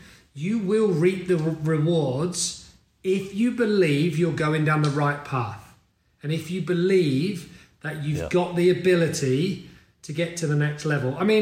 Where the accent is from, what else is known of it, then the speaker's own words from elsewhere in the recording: Stevenage, East of England, United Kingdom; So I grew up in Stevenage in a terraced house, one of a block of, I don't know, 16 houses in a row, wedged together, small three bedroom house.